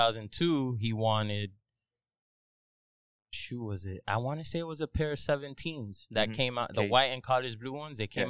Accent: Miami, Florida, United States; Yeah, born and raised. I was born in Jackson

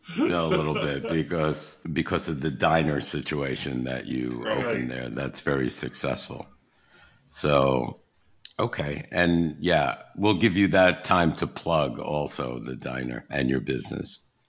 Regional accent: New York City, New York, United States; I mean, I come from New York City, so many Puerto Rican people live in New York City.

